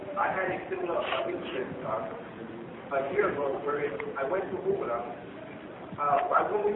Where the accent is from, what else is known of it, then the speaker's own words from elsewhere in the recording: Riyadh, Riyadh Province, Saudi Arabia; because I am from Riyadh.